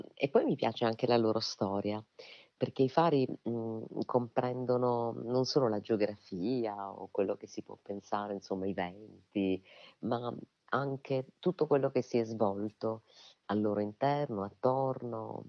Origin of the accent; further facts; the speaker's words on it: Apulia, Italy; Noi abbiamo come pugliesi un titolo importantissimo, perché ci riguarda, diciamo, da vicino.